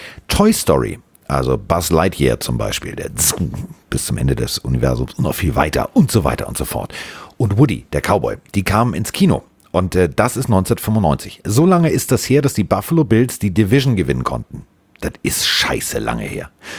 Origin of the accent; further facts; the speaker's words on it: Northern Germany, Germany; Also für mich als Norddeutscher ist das ja mal abstrus.